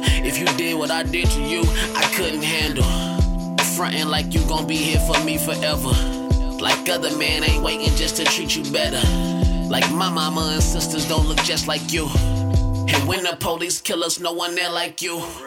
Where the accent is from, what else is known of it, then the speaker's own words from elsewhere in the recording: Kansas, United States; I grew up in Wyandotte County off 5th and Quindaro. I currently live east of Troost.